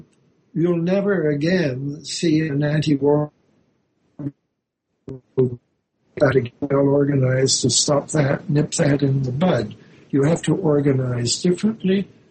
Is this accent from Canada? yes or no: yes; Canada; So in there, I always said I'm a Canadian, but on this show, I'll say I was my father's son.